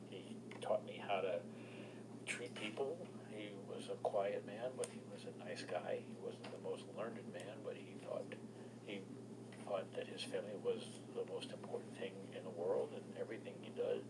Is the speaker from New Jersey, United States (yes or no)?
yes; Newark, New Jersey, United States; also born or lived in Edison, New Jersey; I was born in Newark, New Jersey. I grew up in New Jersey.